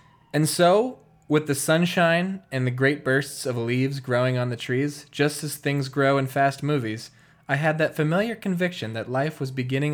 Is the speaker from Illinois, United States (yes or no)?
yes; Chicago, Illinois, United States; My hometown, Chicago Bears.